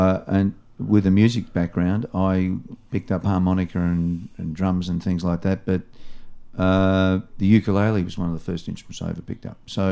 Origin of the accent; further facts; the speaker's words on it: Chelsea, Victoria, Australia; This all happened in Chelsea, Mornington area.